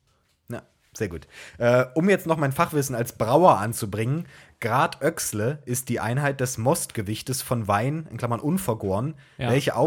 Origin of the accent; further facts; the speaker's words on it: Bernau, Brandenburg, Germany; accent: Berlin dialect; ich komme aus Bernau in Brandenburg, das ist nordöstlich von Berlin. Dementsprechend spreche ich normalerweise Berliner Dialekt.